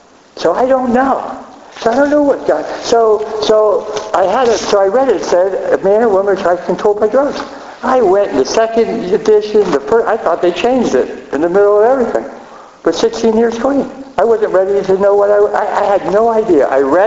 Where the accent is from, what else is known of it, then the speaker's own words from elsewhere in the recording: Miami, Florida, United States; listen, I'm from Miami, and I'm really pasty white guy.